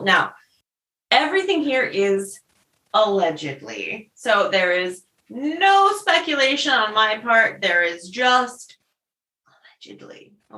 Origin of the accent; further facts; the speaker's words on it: Connecticut, United States; I'm from Connecticut in the States.